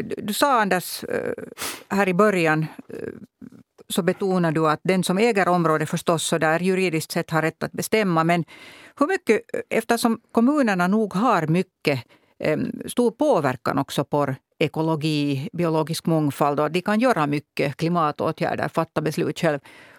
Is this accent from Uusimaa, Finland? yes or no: yes; Hanko, Uusimaa, Finland; Orten där jag är född och uppvuxen i Hangö